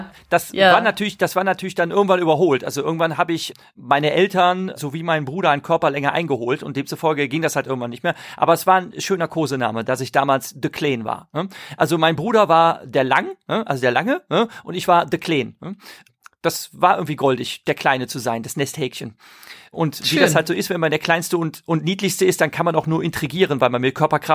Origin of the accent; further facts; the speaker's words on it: Rhineland, Germany; Ich komme aus dem Rheinland und der Dialekt, der in meinem Heimatort gesprochen wird, der ist dem kölschen Dialekt sehr artverwandt. Also ich kann Kölsch fließend verstehen